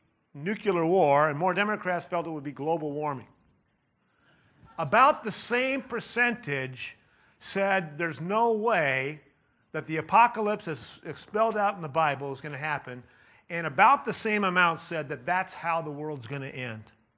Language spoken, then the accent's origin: English; California, United States; Growing up in California, I remember in the 60s